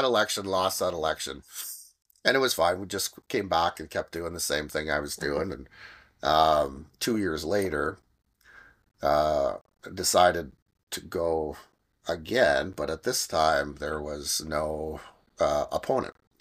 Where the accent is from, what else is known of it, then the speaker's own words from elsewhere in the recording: Sudbury, Ontario, Canada; and I'm from Sudbury, right?